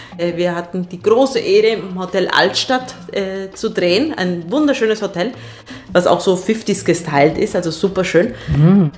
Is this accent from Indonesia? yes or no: no; Argentina; Also für diejenigen, die mich nicht kennen, ich komme aus Argentinien.